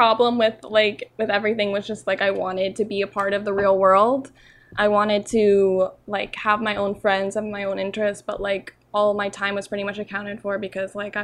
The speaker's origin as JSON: {"language": "English", "region": "Florida", "country": "United States", "tie": "born or raised there", "said": "I grew up in Central Florida, and when I was younger, my family went to a First Assembly church."}